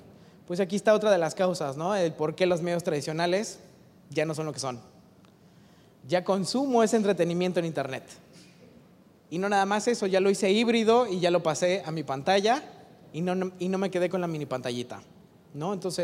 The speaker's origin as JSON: {"language": "Spanish", "country": "Mexico", "said": "parte de las tendencias que nosotros tenemos como mexicanos, ¿no?, hoy en día."}